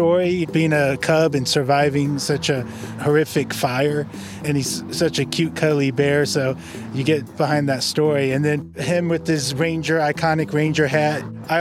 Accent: United States; Being American, you kind of know about Smokey

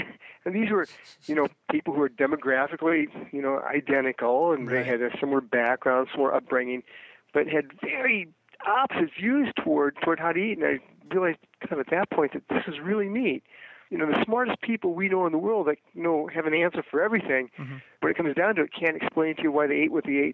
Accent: Iowa, United States; You know, when I was a little boy growing up in Iowa, we'd sell vegetables door to door.

